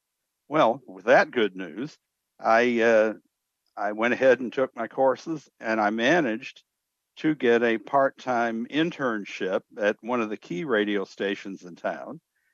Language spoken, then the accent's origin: English; El Paso, Texas, United States; born there; accent: Texan; I was born in El Paso, Texas. And yes, you can take the boy out of Texas, but you can't take the Texas out of the boy. So pardon me, but I sound like a Texan.